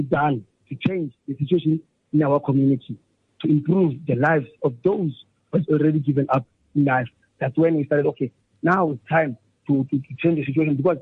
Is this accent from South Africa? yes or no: yes; Bloemfontein, Free State, South Africa; also born or lived in Eastern Cape; I was born in Eastern Cape, Kimberleytown, Ekowena, and I grew up in Bloemfontein. I did my schooling at Bloemfontein.